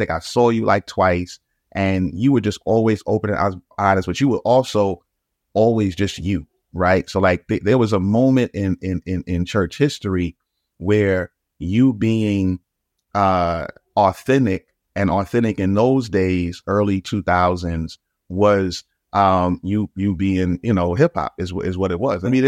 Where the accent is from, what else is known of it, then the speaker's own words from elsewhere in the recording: Brooklyn, New York, United States; Man, I come from Brooklyn all the way, Pastor Phil, to I got my name on the documents for this church, man.